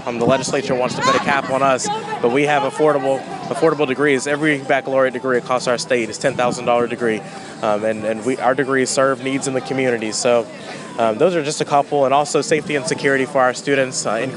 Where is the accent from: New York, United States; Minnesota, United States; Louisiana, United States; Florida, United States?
Florida, United States; Pensacola; now in Gainesville, United States; I'm born and raised in Pensacola, Florida, and I moved to Gainesville to go to college.